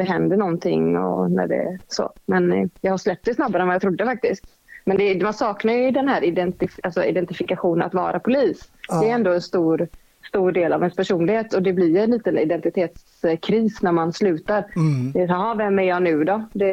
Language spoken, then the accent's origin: Swedish; Gothenburg, Västra Götaland County, Sweden; jag spelade mycket på att jag var från Göteborg